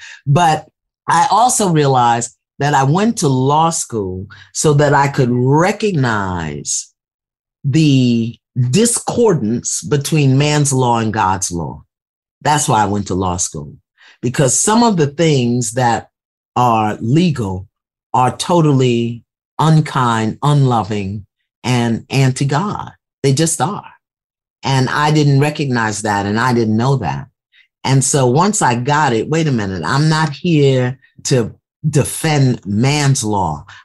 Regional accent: Brooklyn, New York, United States; maybe because I'm from Brooklyn and we're kind of rowdy

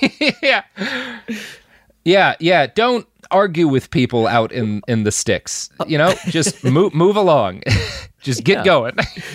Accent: the South, United States; I come from the South. I can't not shoot somebody.

